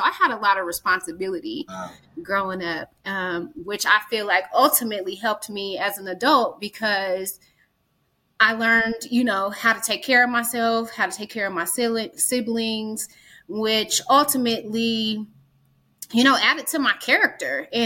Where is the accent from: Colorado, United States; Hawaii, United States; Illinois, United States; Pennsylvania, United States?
Colorado, United States; Denver; Denver born, yeah. Denver raised, Denver bred. So yes, I am originally from Denver, born and raised.